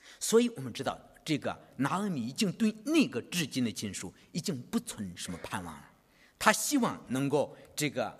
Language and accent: Chinese; China; 我们中国人都知道婆媳关系很难处理啊